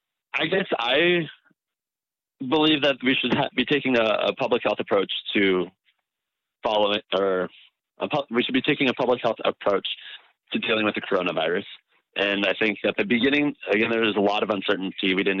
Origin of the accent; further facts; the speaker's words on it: Spokane, Washington, United States; I was born and raised here in Spokane, graduated from North Central High School